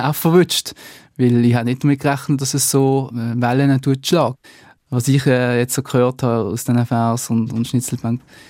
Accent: Switzerland; als Schweizer

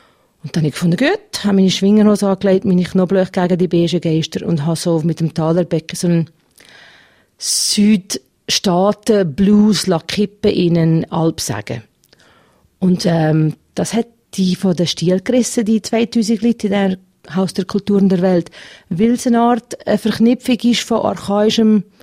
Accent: Valais, Switzerland; ich bin nicht nur Europäer, ich bin Schweizerin. Und für Schweizerin bin ich dann auch noch Walliserin und dann auch noch Oberwalliserin und dann auch Gummi.

